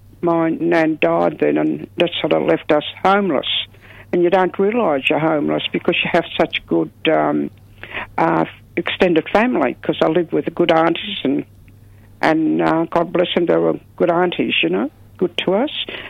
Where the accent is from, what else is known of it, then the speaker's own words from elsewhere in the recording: Cummeragunja, New South Wales, Australia; I'm originally from Cummeragunja. I'm a Yorta Yorta woman, also Wimba Wimba elder. Yes, and I grew up at Cummeragunja.